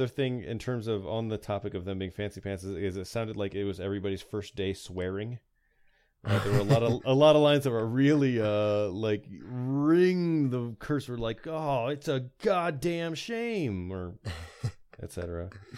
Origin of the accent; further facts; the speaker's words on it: Indiana, United States; Yeah, I grew up in Indiana, but I'm actually from the Bronx over here.